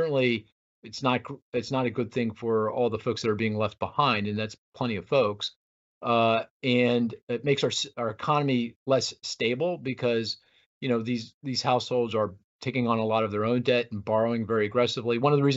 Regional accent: Philadelphia, Pennsylvania, United States; I live in Philadelphia. I grew up in Philadelphia, in the Philadelphia area.

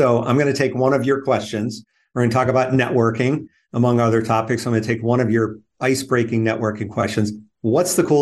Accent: Akron, Ohio, United States; it's probably been close to 20 years since I've been back to where I grew up

